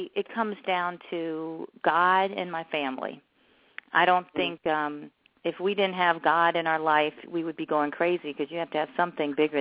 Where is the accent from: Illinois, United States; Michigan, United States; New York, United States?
Illinois, United States; Chicago; moved away as an adult; now in Los Angeles, United States; Well, you know, I grew up in Chicago, and I started doing just.